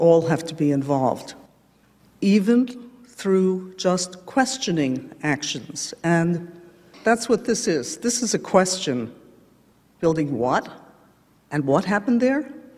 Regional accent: New York City, New York, United States; I'm a first-generation American. I know what that's like. I was raised in the Polish-Ukrainian ghetto on the Lower East Side of New York.

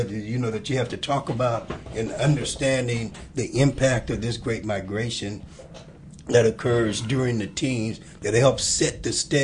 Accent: Decatur, Tennessee, United States; So I grew up in Decatur, just west.

